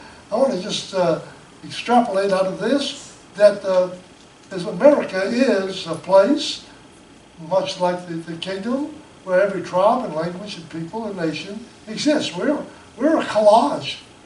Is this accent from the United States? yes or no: yes; United States; I grew up in a time when being an American was a really great thing.